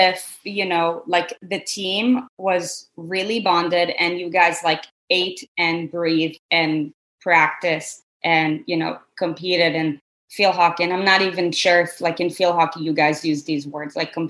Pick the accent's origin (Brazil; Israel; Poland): Israel; moved away as an adult; now in United States; I got a full ride to play tennis for a school in New Jersey because I was born and raised in Israel.